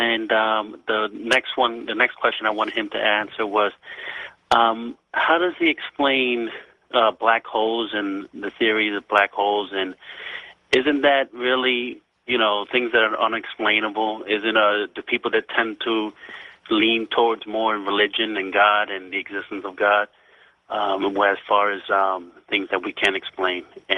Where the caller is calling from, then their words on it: New York City, New York, United States; I'm calling from New York City.